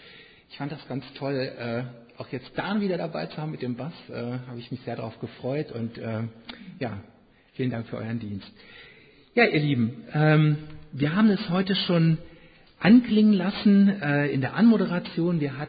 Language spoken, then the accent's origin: German; North Rhine-Westphalia, Germany; Ich kenne das auch und wir rheinischen Kinder sind ja alle mal Idötzchen gewesen.